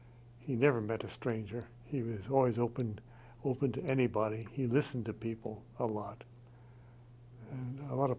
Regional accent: San Francisco, California, United States; Well, I grew up in San Francisco, and at the time I grew up, there were very few blacks in San Francisco.

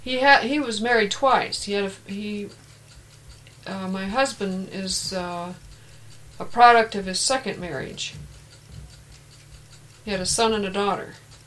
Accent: Ireland; He's an Irishman, you know, and I'm an Irishman.

